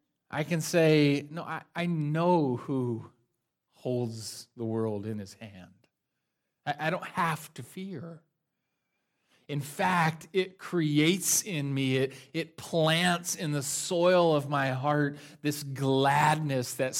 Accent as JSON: {"language": "English", "region": "North Carolina", "country": "United States", "tie": "born or raised there", "said": "I grew up on the Nantahala River in the mountains of North Carolina"}